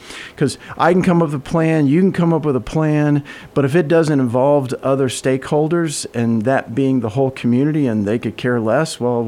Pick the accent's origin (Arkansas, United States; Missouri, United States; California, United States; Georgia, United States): Missouri, United States; Kansas City; Kansas City's as large. It was my hometown. That's where I grew up.